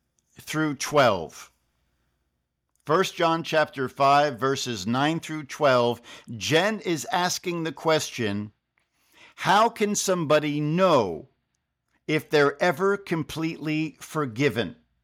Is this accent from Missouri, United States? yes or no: no; New Jersey, United States; I was raised in North Jersey around a lot of Jewish people.